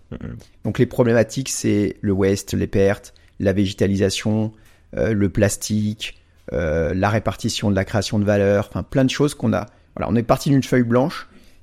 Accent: Normandy, France; Je viens de la Normandie, enfin, moi je viens de loin, hein, je viens d'un autre monde.

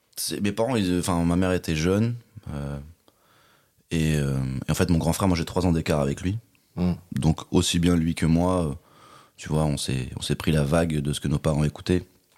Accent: Champs-sur-Marne, Île-de-France, France; Et moi, j'ai grandi dans 77, donc à Champs-sur-Marne.

